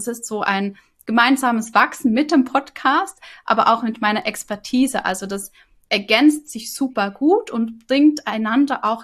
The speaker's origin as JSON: {"language": "German", "country": "Switzerland", "accent": "Swiss", "said": "Ich hatte natürlich damals auch noch eine große Hürde, und zwar mein Dialekt. Also ich komme ja aus der Schweiz. Mittlerweile ist mein Hochdeutsch um einiges besser als in den ersten Folgen."}